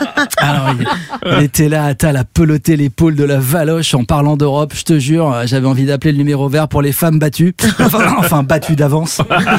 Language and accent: French; Paris, Île-de-France, France; je suis comme vous, en tant que parisien je découvre le concept.